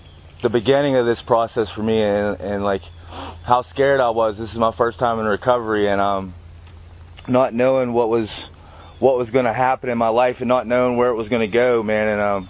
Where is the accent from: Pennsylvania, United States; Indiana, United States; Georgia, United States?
Pennsylvania, United States; Pittsburgh; also born or lived in Tennessee / Washington; I was born in Tennessee, I was raised in Pittsburgh, and I grew up in Washington, and I grew up in recovery.